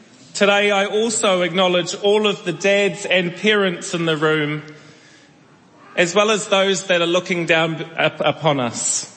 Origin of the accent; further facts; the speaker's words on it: Napier, Hawke's Bay, New Zealand; now in Auckland, New Zealand; While Auckland is my home now, I grew up in Napier. My family didn't have much money